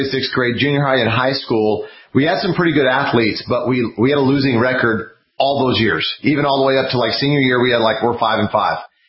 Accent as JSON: {"language": "English", "town": "Dallas", "region": "Texas", "country": "United States", "tie": "born or raised there", "said": "So I grew up in Dallas, Texas. My parents are from Brazil. They came over in 1969, had me in 1975."}